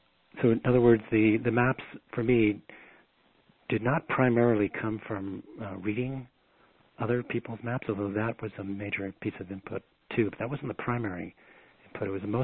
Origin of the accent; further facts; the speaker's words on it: Boston, Massachusetts, United States; I grew up in Boston. There was a lot of rainy days